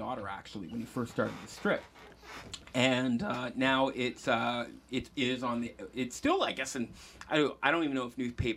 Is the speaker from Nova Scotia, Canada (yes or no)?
no; Peterborough, Ontario, Canada; and I was from Peterborough, my cousin was from Parry Sound.